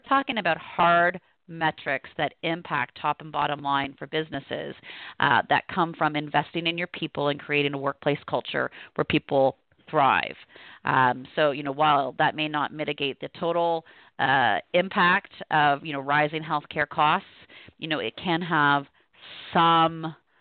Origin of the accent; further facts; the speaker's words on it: Canada; So, I will admit I'm Canadian